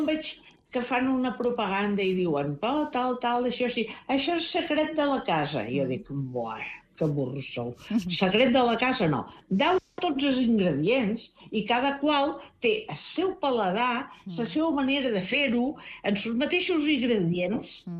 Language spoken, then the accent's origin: Catalan; Balearic Islands, Spain; jo com a eivissenca i que ja tinc anys, em dol molt. Perquè he viscut una època de quan jo era joveneta, ara que tinc 79 anys.